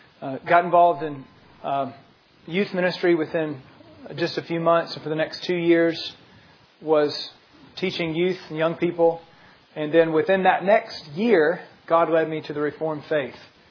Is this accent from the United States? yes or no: yes; Douglasville, Georgia, United States; I grew up in Douglasville, so I'm a child of this town.